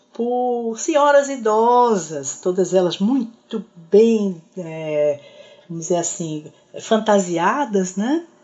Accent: Recife, Pernambuco, Brazil; é composto pela minha terra natal, né, Recife, da qual eu tenho muita saudade

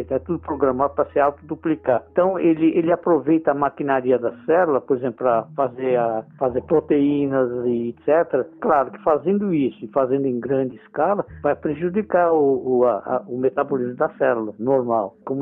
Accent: São Paulo, Brazil; Eu fui criado em São Paulo, mas eu não tinha contato com atividades agrícolas.

